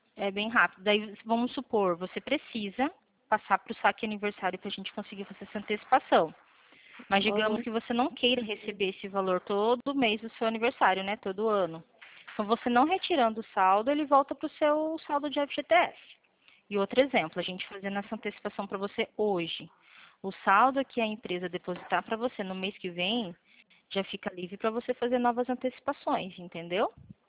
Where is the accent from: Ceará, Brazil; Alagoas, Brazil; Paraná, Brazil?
Paraná, Brazil; Eu sou do Paraná